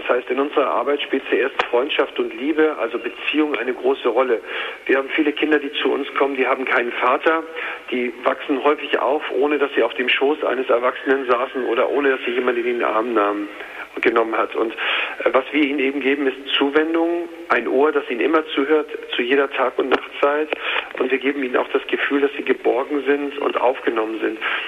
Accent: Hamburg, Germany; als 15-Jähriger lernte ich in meiner Heimatstadt Hamburg auf St. Pauli die Halsarmee kennen

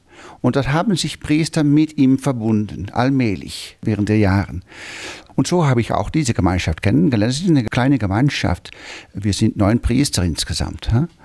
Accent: Netherlands; German is a second language; ich bin Holländer

